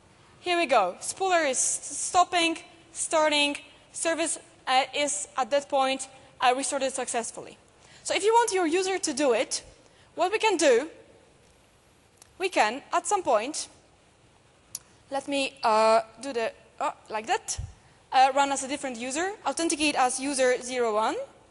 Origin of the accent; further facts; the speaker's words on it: Poland; English is a second language; Yes, I'm from Poland, so a couple of things are happening.